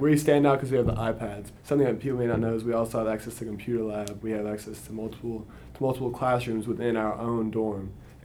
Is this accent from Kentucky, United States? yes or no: yes; Paducah, Kentucky, United States; a freshman from Paducah, Kentucky